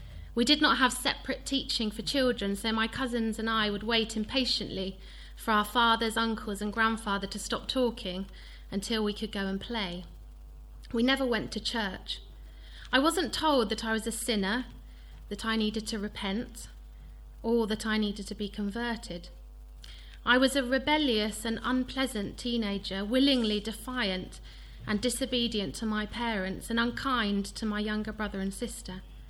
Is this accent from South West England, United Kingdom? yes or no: yes; South West England, United Kingdom; I was brought up in South Gloucestershire. My parents were nominal Christians, and my father's family had been part of the Exclusive Brethren until the late 1960s.